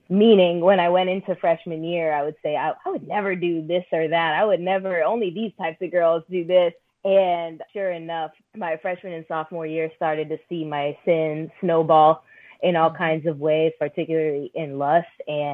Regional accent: Orlando, Florida, United States; Pretty much. I grew up in Orlando.

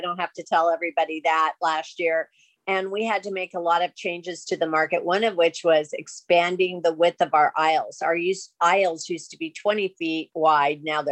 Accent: California, United States; I grew up near Disneyland.

